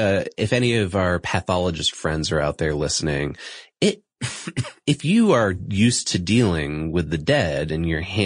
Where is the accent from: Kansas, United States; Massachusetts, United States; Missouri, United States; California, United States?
Massachusetts, United States; he was from my home state, Massachusetts